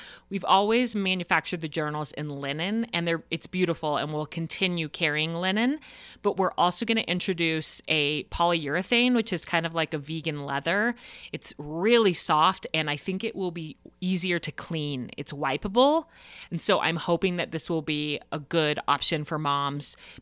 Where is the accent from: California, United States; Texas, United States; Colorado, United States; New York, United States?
Colorado, United States; Denver; It's going to be hosted at my family home where I grew up in Denver, Colorado.